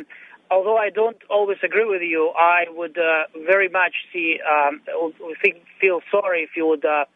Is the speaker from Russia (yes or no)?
yes; Russia; moved away; I wanted to call because I'm originally from Russia and my family is from Russia.